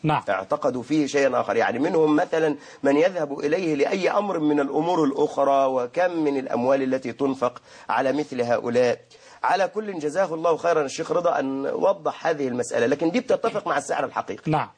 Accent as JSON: {"language": "Arabic", "region": "Sharqia Governorate", "country": "Egypt", "said": "أنا من الشرقية خدت بالك وأنا أحبهم جدا"}